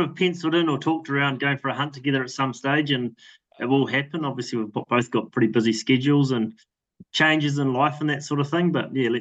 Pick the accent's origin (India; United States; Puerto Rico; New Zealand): New Zealand; born or raised there; also born or lived in Balclutha